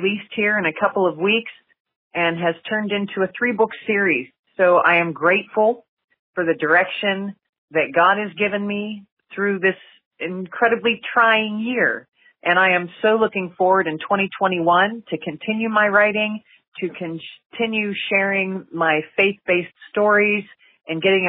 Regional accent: Pennsylvania, United States; I'm from Pennsylvania.

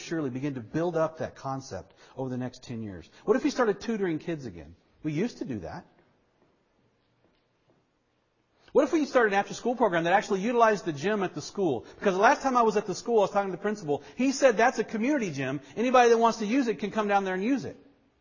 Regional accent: LaGrange, Georgia, United States; also born or lived in Texas; I mean, I grew up in the South, in Texas and in Georgia. In LaGrange, Georgia, there are over 100 churches in LaGrange, Georgia.

